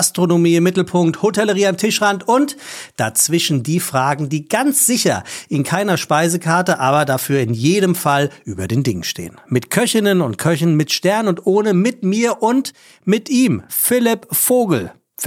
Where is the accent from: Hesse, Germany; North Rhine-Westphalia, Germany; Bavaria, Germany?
Hesse, Germany; die war mit mir in der Grundschule im Taunus, wo ich groß geworden bin. Also wo ich Kind war.